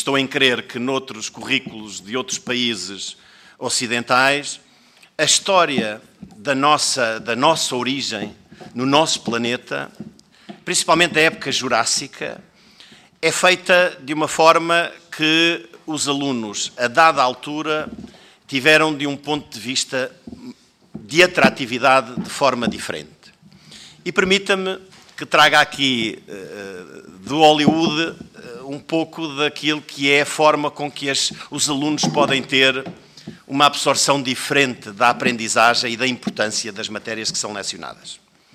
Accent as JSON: {"language": "Portuguese", "town": "Ourém", "region": "Santarém", "country": "Portugal", "said": "Eu sou de Ourém, sou presidente da Assembleia Municipal de Ourém"}